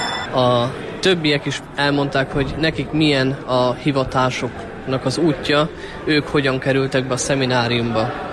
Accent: Gyöngyöspata, Heves, Hungary; Gyöngyöspatáról származom, és jelenleg 6 éves vagyok az Egri Érseki Papnevelő Intézetben, az Egri Szemináriumban.

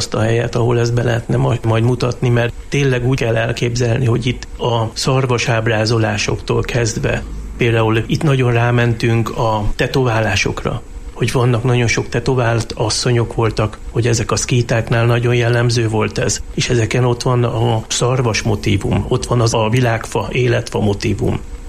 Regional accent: Budapest, Hungary; now in Jászberény, Hungary; Nagyon szeretem Jászberényt, mert egy kicsit arra emlékeztet, hogy én angyalföldi vagyok

